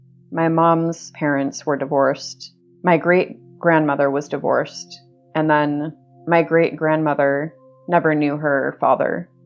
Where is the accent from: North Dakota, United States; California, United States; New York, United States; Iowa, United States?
California, United States; Los Angeles; born there; I was born in Los Angeles in 1982.